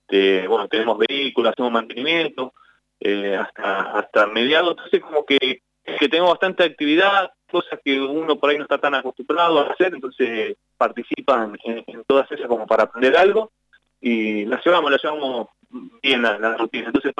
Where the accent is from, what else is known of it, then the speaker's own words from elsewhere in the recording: Punta Alta, Buenos Aires Province, Argentina; Soy de Punta Alta, Puerto Belgrano, cerca de Bahía Blanca.